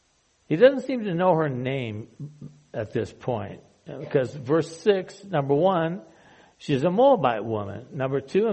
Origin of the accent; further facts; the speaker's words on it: Oregon, United States; as a kid, I grew up in Oregon. And so that's a big deal there in Oregon.